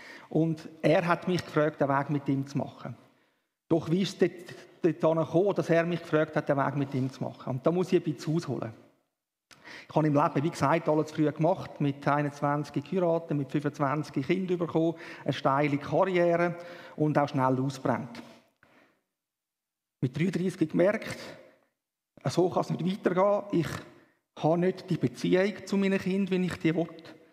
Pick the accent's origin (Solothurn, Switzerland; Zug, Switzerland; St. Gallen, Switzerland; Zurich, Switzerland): St. Gallen, Switzerland; Rapperswil; Ich bin in Rapperswil aufgewachsen, also geboren und aufgewachsen, immer in der Freien Evangelischen Gemeinde tätig gewesen, heute Kirche im Prisma.